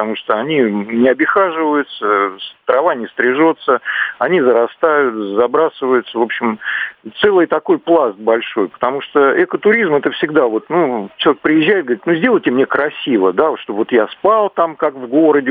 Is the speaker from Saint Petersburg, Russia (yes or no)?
no; Moscow, Russia; я москвич